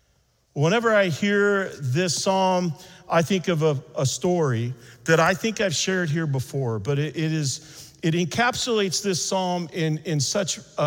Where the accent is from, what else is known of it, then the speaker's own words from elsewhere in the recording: Minneapolis, Minnesota, United States; I said, we're from Minneapolis area.